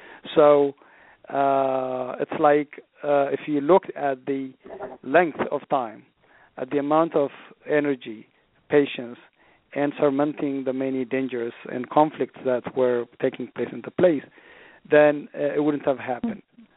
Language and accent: English; Ethiopia; English is a second language; as a kid growing up in Ethiopia, as you can imagine, by and large, you have to persevere.